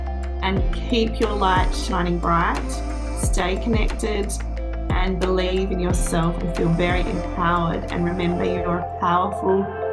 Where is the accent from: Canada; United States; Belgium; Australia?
Australia; Western Australia; born there; I was born in Western Australia in the country.